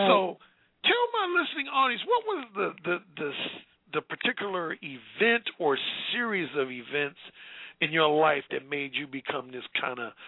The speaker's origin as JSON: {"language": "English", "town": "Gary", "region": "Indiana", "country": "United States", "said": "not too far from my neck of the woods, Gary, Indiana"}